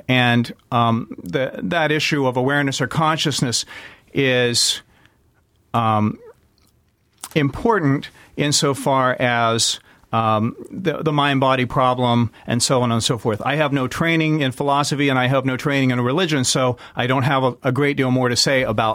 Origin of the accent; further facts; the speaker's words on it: West Virginia, United States; I am from West Virginia.